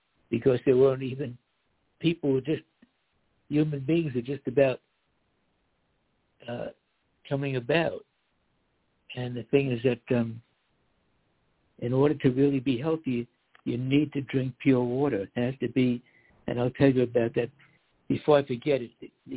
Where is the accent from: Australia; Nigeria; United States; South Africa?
United States; yeah, I was born in America and I grew up in America.